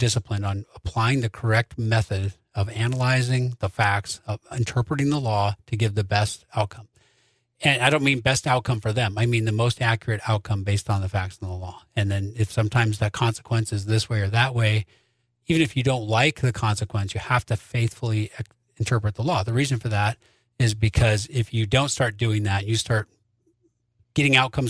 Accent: Sunburst, Montana, United States; also born or lived in Milk River, Canada; I'm a Montana native. I'm multiple generations on both sides. But my parents lived in Sunburst, and I was born in Milk River.

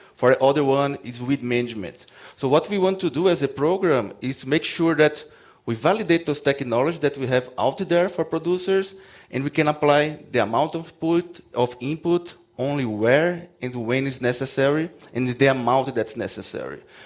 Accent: Brazil; now in United States; So I grew up in Brazil, and I had the opportunity to do part of my PhD at Montana State.

